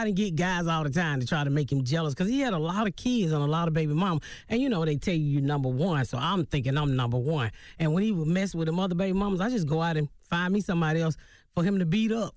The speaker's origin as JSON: {"language": "English", "town": "Atlanta", "region": "Georgia", "country": "United States", "tie": "born or raised there", "said": "Born and raised in Atlanta, the inner city."}